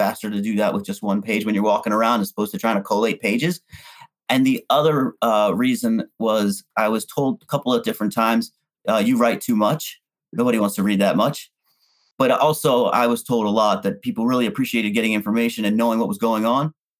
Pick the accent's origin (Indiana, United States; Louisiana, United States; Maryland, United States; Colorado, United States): Maryland, United States; Baltimore; because I grew up in Baltimore.